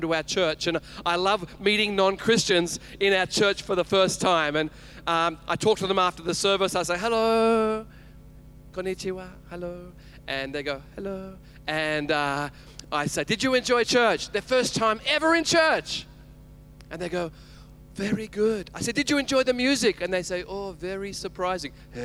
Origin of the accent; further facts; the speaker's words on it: Australia; because I'm Australian